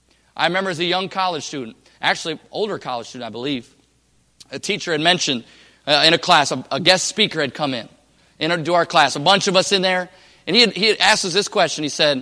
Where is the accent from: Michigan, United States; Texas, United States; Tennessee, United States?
Michigan, United States; now in Oregon, United States; I didn't even know where Oregon was growing up. Oregon, what is that? I grew up in Michigan.